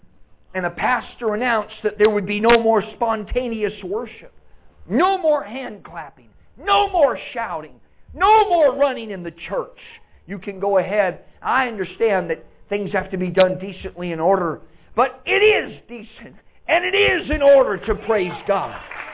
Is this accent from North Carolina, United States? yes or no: no; California, United States; And of course, I'm from California and there's, you know, vineyards everywhere